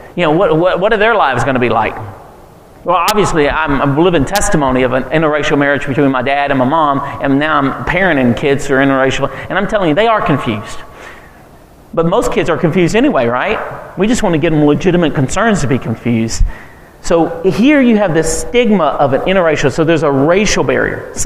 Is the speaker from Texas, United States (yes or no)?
yes; Port Arthur, Texas, United States; When I was growing up in Port Arthur, Texas, which is a little town of 60,000, I remember I grew up in the inner city, but I went to a white church.